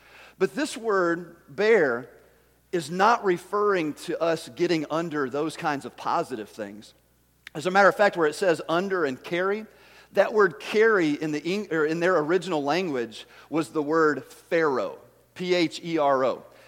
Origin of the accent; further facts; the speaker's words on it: Tennessee, United States; I told you I'm from Tennessee. I don't understand English all that well.